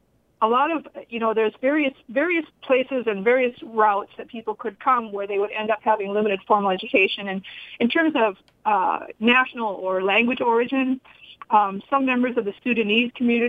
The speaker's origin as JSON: {"language": "English", "town": "Sioux Falls", "region": "South Dakota", "country": "United States", "tie": "born or raised there", "said": "I was born and raised in Sioux Falls, graduated from O'Gorman, attended Augustana, and graduated from University of South Dakota."}